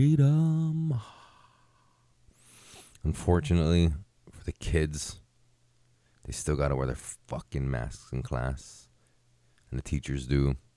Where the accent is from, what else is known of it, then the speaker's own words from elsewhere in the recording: Hawaii, United States; I'm like, bro, I'm from Hawaii, dude. I don't wear shoes, bro. I go barefoot.